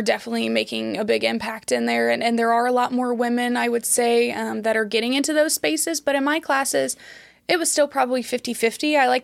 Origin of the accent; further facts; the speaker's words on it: Girard, Illinois, United States; but I was raised just an hour away in Girard, Illinois.